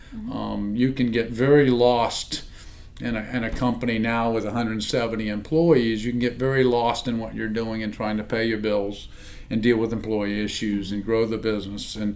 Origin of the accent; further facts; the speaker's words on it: Savannah, Georgia, United States; Yeah, well, I grew up in Savannah. We were at the beach a lot. You know, we had we boated, we skied, we crabbed, we fished. Mm-hmm. Typical Southern kid from Savannah.